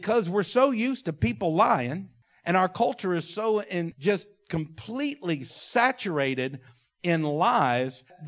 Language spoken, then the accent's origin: English; United States; and I'm an American and I'm free, I can say whatever I want.